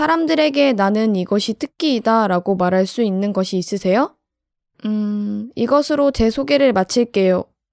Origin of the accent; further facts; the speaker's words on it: Busan, South Korea; 저는 고등학교에 다니고 있는데 졸업반이에요. 저의 고향은 부산인데 부산은 한국의 제2의 수도라고 불리는 유명한 곳입니다. 여름마다 피서객과 외국인이 많이 놀러오는 부산 해운대 바다 앞에서 태어났습니다. 하지만 부산 사투리는 잘 못해요.